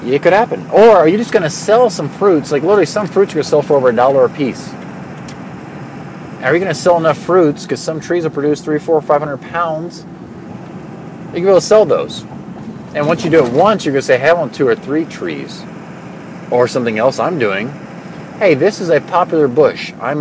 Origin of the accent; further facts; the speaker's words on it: Texas, United States; Where I grew up in Texas with clay soils and where the soil will just hold water